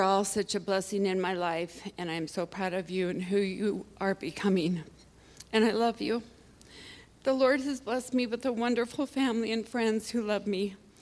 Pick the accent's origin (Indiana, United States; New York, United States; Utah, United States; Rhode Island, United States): Utah, United States; Wellsville; As some of you know, I was born and raised in the Mormon Church in Wellsville, Utah.